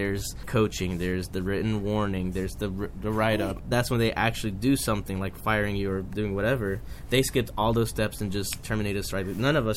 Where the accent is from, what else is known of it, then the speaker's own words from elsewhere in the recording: Los Angeles, California, United States; I grew up in South Central Los Angeles.